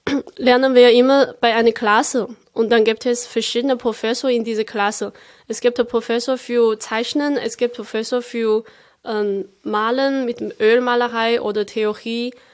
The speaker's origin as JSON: {"language": "German", "region": "Chongqing", "country": "China", "tie": "born or raised there", "second_language": "German", "said": "Das ist in meiner Heimatregion. Meine Heimat ist in einer noch kleineren Stadt neben dieser Stadt Chongqing."}